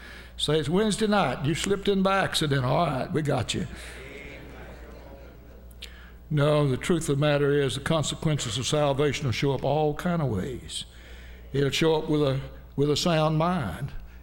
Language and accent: English; Haines City, Florida, United States; Lord, that's my hometown. Nobody's gonna respect me as a preacher there. They know me too good. They know what I did in high school. They know that I still got a record down at City Hall from running red lights and drag racing and you name it. Lord, I can't go back to Haines City and preach.